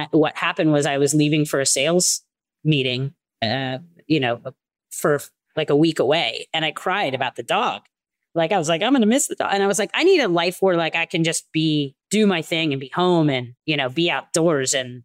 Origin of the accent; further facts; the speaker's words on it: Wisconsin, United States; I grew up in Wisconsin, so the rules are different there.